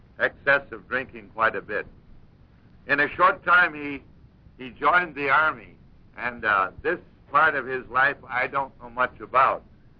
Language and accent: English; Streator, Illinois, United States; He was born in my hometown of Streeter, Illinois, which is about 60 miles southwest of Joliet